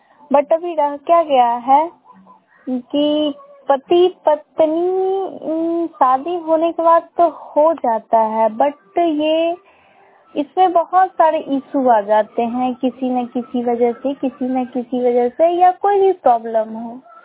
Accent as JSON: {"language": "Hindi", "town": "Morwa", "region": "Bihar", "country": "India", "said": "मैं मोरवा प्रखंड से बिलोंग करती हूँ।"}